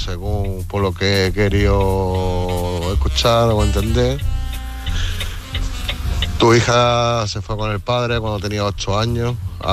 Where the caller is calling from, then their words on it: Málaga, Andalusia, Spain; de Málaga, corresponsal en una unidad móvil.